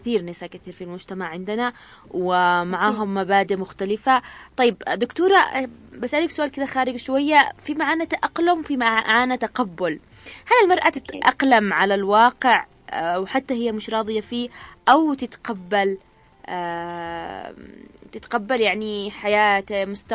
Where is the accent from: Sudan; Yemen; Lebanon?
Yemen; وخاصة عندنا في اليمن للأسف يعني نساء قليلات اللي بتخصص وقت لنفسها وراحتها النفسية